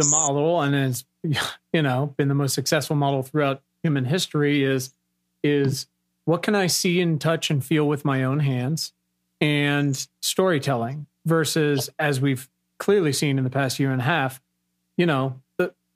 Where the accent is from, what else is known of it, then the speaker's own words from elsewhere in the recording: Virginia, United States; I'm from Virginia. I have spent a large part of my life about 15 minutes away from Newport News.